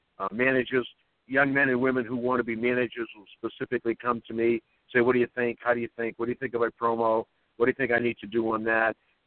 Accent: Boston, Massachusetts, United States; Born and brought up in the Boston area.

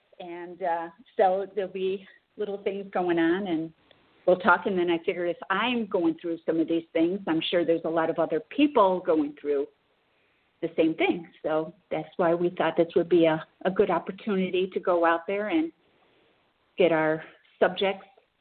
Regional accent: Chicago, Illinois, United States; Well, I'm from the Chicagoland area.

